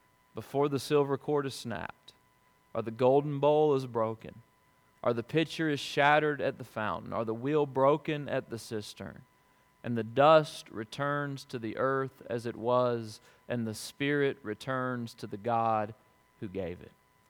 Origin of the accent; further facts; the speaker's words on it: Alabama, United States; I am from Alabama, and so there are certain limits to the influence that he could have upon me.